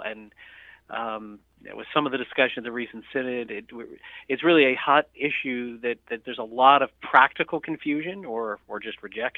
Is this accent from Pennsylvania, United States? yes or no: yes; Philadelphia, Pennsylvania, United States; I was born in Philadelphia, was raised there.